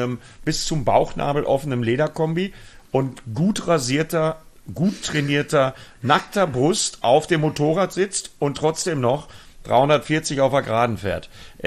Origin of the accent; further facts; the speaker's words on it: Bremen, Germany; ich komme ja aus Bremen